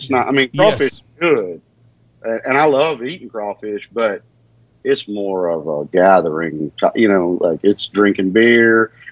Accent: Mississippi, United States; I don't math, but I'm from Mississippi.

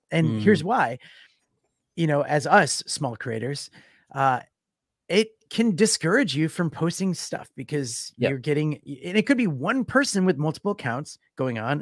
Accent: United States; as an American, it was confusing.

